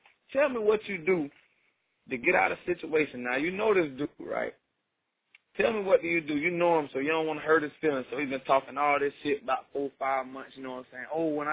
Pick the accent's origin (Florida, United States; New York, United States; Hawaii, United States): Florida, United States; Palatka; I'm from Palatka, bro. Small little country town called Palatka.